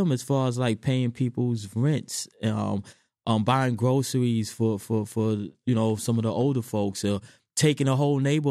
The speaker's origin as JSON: {"language": "English", "town": "Queens", "region": "New York", "country": "United States", "said": "and I'm from Queens. So as a DJ from Queens"}